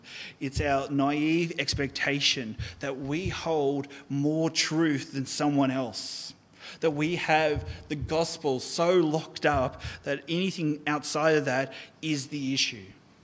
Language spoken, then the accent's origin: English; Orange, New South Wales, Australia; When I was younger, growing up in Orange, I attended the Uniting Church there.